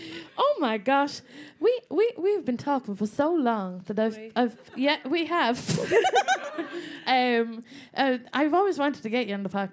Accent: Harrow, London, United Kingdom; accent: London; also born or lived in Ireland; I'm from Harrow. I changed my accent.

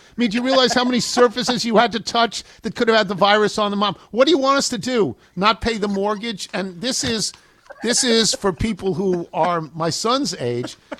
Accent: Woodmere, New York, United States; I grew up in Woodmere, you and Hewlett and Lynbrook.

